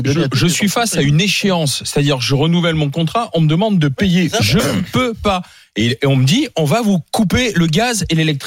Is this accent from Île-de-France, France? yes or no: no; Grand Est, France; je suis alsacien.